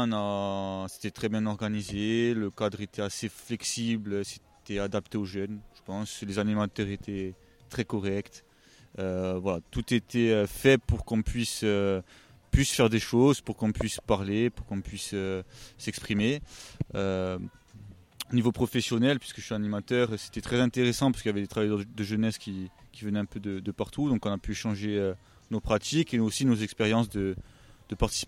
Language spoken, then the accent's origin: French; Bastia, Corsica, France; donc je viens de Bastia